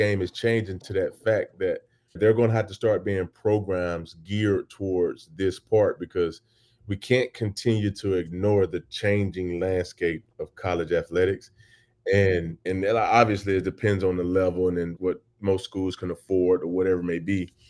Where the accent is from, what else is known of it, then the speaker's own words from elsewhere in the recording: Atlanta, Georgia, United States; go get food in the neighborhoods that I grew up here in Atlanta.